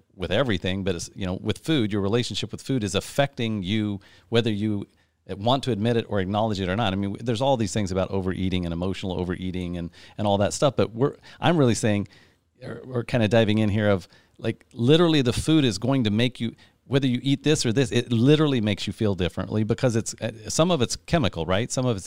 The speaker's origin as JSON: {"language": "English", "region": "Midwest", "country": "United States", "tie": "born or raised there", "said": "I think so often as I grew up in the Midwest, you know, there's so often a disassociation with what I eat and how I feel"}